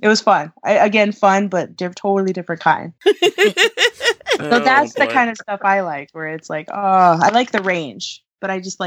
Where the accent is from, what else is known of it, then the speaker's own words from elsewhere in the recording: West Coast, United States; I grew up on the West Coast, so, you know, I grew up going to San Diego like all the time